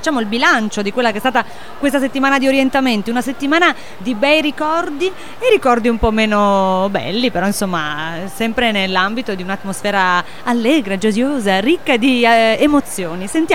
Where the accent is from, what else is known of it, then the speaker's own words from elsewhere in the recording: Turin, Piedmont, Italy; born there; nella mia città natale, anche se oggi mi sono spostata e sono venuta al mare